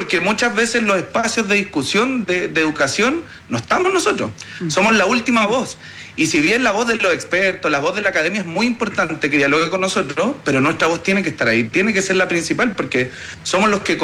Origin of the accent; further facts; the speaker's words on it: Santiago, Santiago Metropolitan Region, Chile; yo estoy ahora en la ciudad de Puerto Natales. Yo soy de Santiago, trabajo en la comuna de Pedro Aguirre Cerda